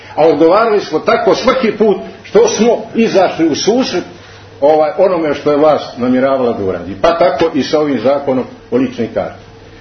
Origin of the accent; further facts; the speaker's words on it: Serbia; I u ostalom se ja legitimišem svaki put da sam ja Srbin